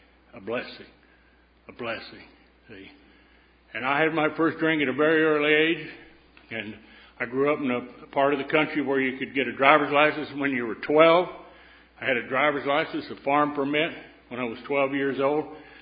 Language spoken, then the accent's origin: English; Texas-Oklahoma panhandle, United States; I grew up out in the Texas-Oklahoma panhandle where the men are men and the sheep are unscared.